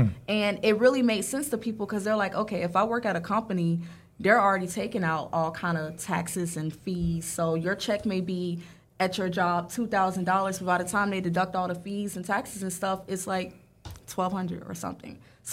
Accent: Orlando, Florida, United States; So it's like, and when I say that, I'm from Orlando, Florida.

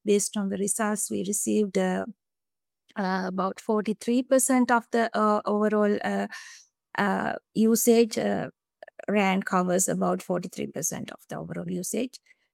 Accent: Finland; English is a second language; I am from Finland, ETT Research Center of Finland.

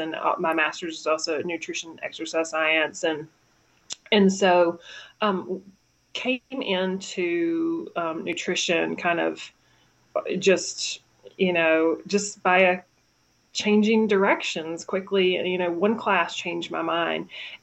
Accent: North Carolina, United States; now in Las Vegas, United States; I grew up in North Carolina. I currently live in Las Vegas.

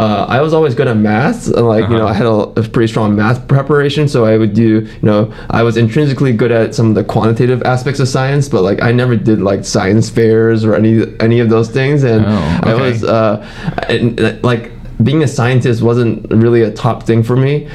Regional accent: Columbus, Ohio, United States; I mostly grew up in Columbus, Ohio. I moved around quite a bit when I was like in my early years, but I started kindergarten in Columbus

